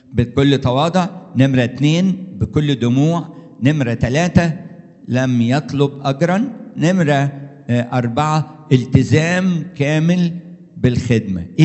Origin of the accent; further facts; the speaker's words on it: Alexandria, Alexandria Governorate, Egypt; حتى عندنا في اسكندرية